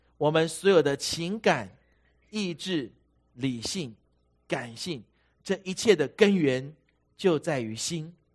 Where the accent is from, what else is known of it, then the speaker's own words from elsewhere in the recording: Taiwan; 我是一个外省背景长大的，从小在我们的家里，我们家就是说宁波话， 我到了学校，学校的同学要说台语，老师教导我们要说普通话，我很混乱。